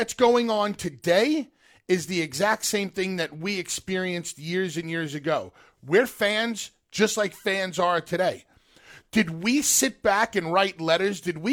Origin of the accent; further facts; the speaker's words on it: Northeast, United States; when we were kids growing up in the Northeast, we were fed a steady diet of WWE.